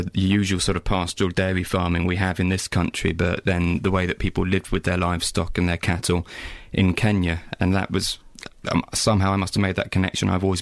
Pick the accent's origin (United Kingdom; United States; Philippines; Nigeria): United Kingdom; South West England; So I grew up in Cornwall, surrounded by dairy farmers.